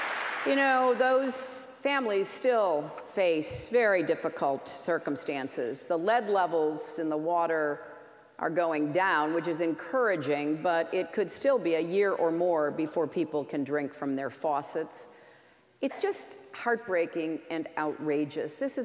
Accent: United States; But as an American, I'm really concerned.

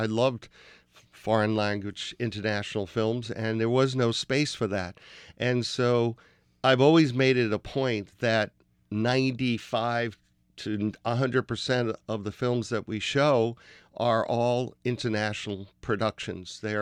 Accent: New Jersey, United States; also born or lived in New York; here I, myself, growing up in America, growing up, you know, in New Jersey, New York

